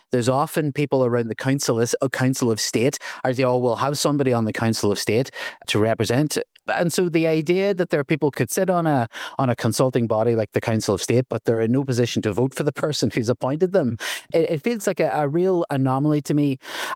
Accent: County Donegal, Ireland; now in Glasgow, United Kingdom; somebody in Strabane just over the border from us can't, and they're about as Irish as we are.

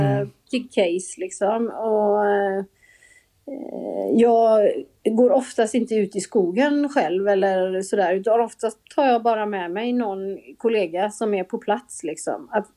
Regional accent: Gothenburg, Västra Götaland County, Sweden; jag kommer ju från Göteborg, det kanske hörs.

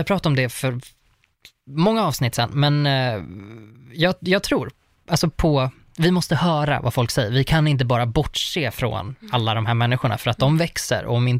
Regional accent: Uppsala, Uppsala County, Sweden; Jag är från Uppsala.

